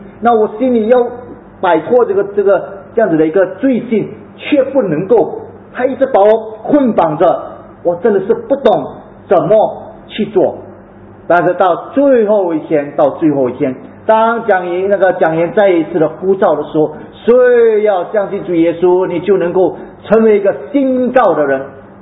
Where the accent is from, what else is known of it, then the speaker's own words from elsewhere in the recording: Malaysia; now in Singapore; 因为我们是在来了从马来西亚来到新加坡，当我回家的那一个途中呢